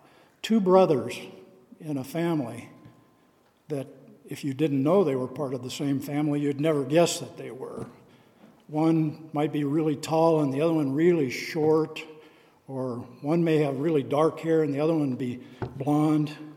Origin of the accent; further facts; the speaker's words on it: Carbondale, United States; I can remember when my sisters and I were growing up in Carbondale